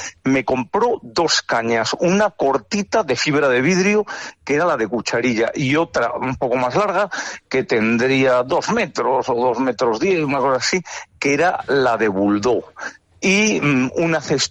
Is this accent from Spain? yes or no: yes; Valladolid, Castile and León, Spain; es en Valladolid, que yo soy vallisoletano y lo llevo muy dentro